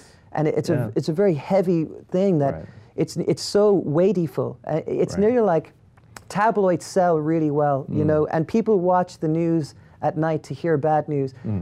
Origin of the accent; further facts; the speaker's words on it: Ireland; growing up in Ireland, we had this saying